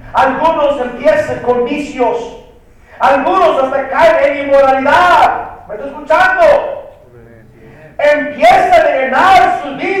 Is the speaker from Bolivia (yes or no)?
no; United States; accent: pocho; La iglesia de habla inglés en Estados Unidos, allá crecí. Por eso hablo chistoso, porque crecí en Estados Unidos. Y no se me quiere quitar el acento de pocho.